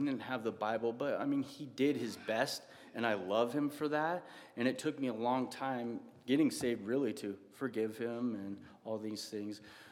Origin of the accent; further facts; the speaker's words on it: Moscow, Idaho, United States; born there; I was born in Moscow, Idaho, to … I'm an only child.